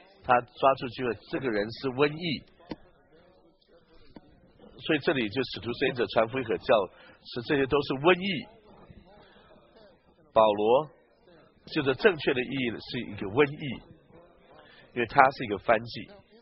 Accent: northern China, China; 我们这两个人乃是彼此不同的，我是北方人，你是南方人。

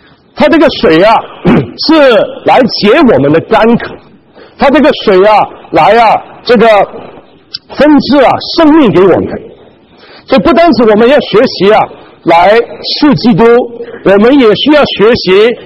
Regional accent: Guangdong, China; 我们广东人呢一周一天呢啊七顿啊七餐啊，大吃小吃啊。

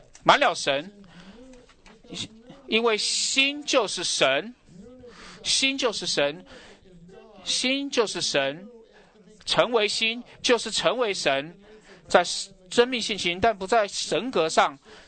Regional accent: United States; Chinese is a second language; 我是从美国来

